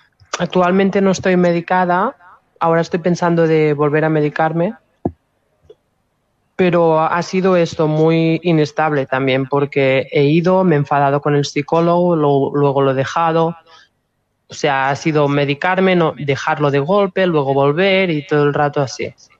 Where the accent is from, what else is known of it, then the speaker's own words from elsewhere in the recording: Catalonia, Spain; Spanish is a second language; que soy catalana y me cuesta un poco